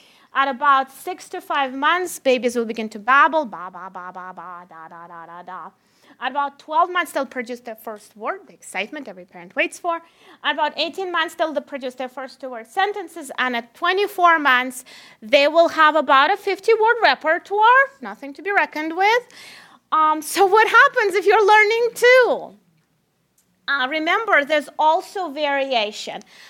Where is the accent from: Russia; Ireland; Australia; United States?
Russia; accent: Russian; English is a second language; What you're hearing is my Russian accent, and such is life.